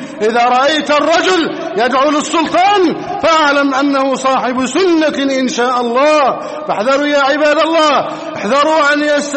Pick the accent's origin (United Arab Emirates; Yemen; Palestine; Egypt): Egypt; اللهم احفظ بلدنا مصر أمنا أمانا